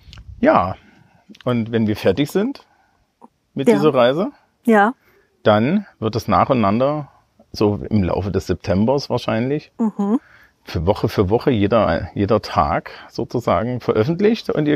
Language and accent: German; Eisenach, Thuringia, Germany; das eine ist meine Heimat Eisenach, das ist schon eine Touristenstadt.